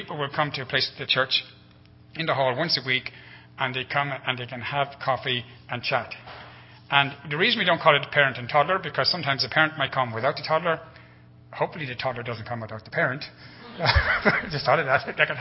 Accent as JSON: {"language": "English", "country": "Ireland", "said": "and I'm an Irish mission worker in Arklow."}